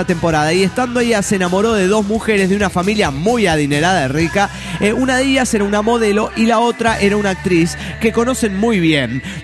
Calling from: New Jersey, United States; de New Jersey.

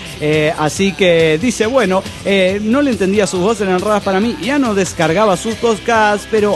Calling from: Chiapas, Mexico; de Tula, Uter Chiapas, ahora en Guadalajara.

